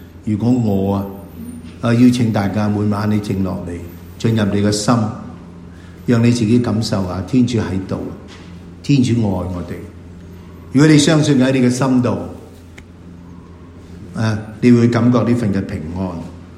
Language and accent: Cantonese; China; 我哋中國人